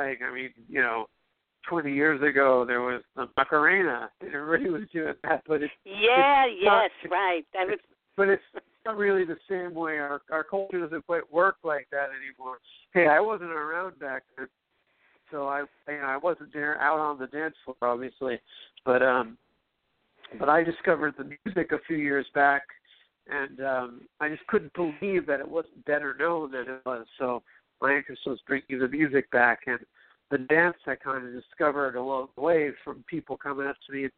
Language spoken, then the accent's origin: English; New York City, New York, United States; I'm from New York City, and I discovered the music a while back. Music everywhere. Of course, being a native New Yorker, you walk through the streets and that music is omnipresent.